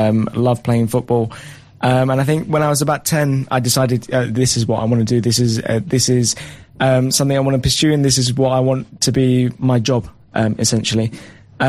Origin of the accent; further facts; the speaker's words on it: England, United Kingdom; So originally I'm from England, born and raised, played in England.